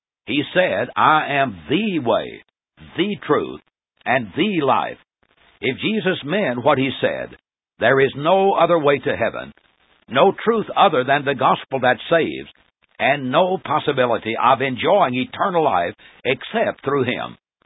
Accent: Portland, Tennessee, United States; When I was a boy growing up in the Corinth Church of Christ at Portland, Tennessee, we used to sing

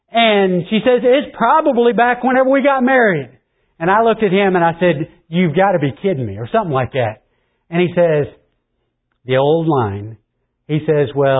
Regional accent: Paoli, Indiana, United States; Dawn lived in French Lick, Indiana, and I was from Paoli

